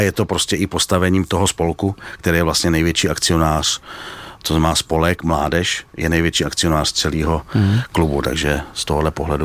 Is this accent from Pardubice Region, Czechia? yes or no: yes; Pardubice Region, Czechia; pocházím z Pardubického kraje